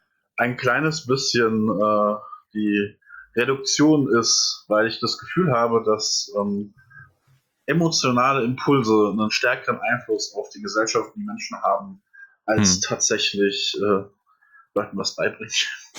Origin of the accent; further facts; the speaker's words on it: Etzengesäß, Hesse, Germany; also born or lived in Erbach; Ich bin geboren in Erbach im Odenwald. Und dann habe ich im wunderschönen Etzengesäß meine Kindheit verbracht.